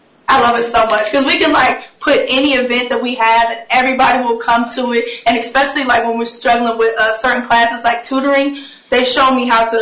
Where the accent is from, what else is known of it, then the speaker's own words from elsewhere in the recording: Cincinnati, Ohio, United States; I'm a freshman here on the Hill, and I'm from Cincinnati, Ohio.